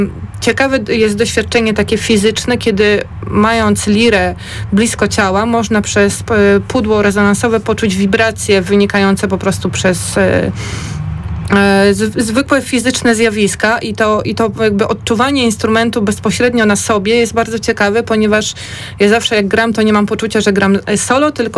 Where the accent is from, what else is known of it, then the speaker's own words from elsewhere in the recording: Greater Poland Voivodeship, Poland; Sama pochodzę z południa Wielkopolski